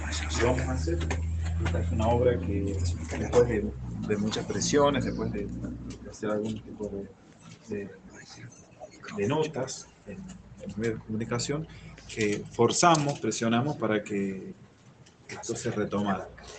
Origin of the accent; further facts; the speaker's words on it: Mercedes, Argentina; A mí me duele muchísimo como mercedino, como argentino, como profesor universitario